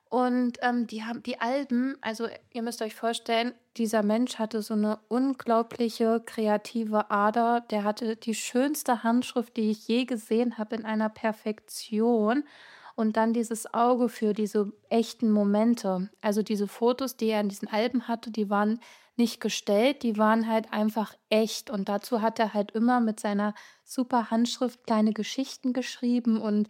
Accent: Heilbad Heiligenstadt, Thuringia, Germany; born there; Ja, ich bin gebürtig aus Heimat-Heiligenstadt, das ist Thüringen, das Eichsfeld.

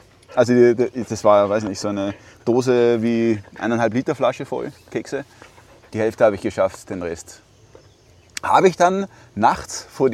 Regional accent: Austria; bei uns in Österreich nennen wir das Rauchkuchel

